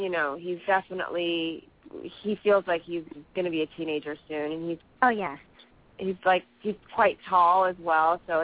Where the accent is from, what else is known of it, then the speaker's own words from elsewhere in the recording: Canada; And we're both Canadian, so that would be fun.